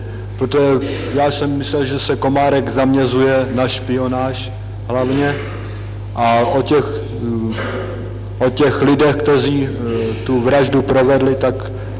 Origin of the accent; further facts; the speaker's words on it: Prague, Czechia; born there; Já pocházím z rodiny buržoázního novináře. Narodil jsem se v Praze a po vychození obecné školy jsem studoval na klasickém gymnáziu.